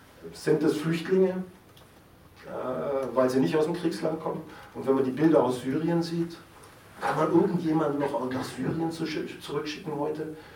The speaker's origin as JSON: {"language": "German", "country": "Germany", "tie": "born or raised there", "said": "aber ich bin Deutscher, das hört man ja, bin so in diesem Nachkriegsdeutschland aufgewachsen"}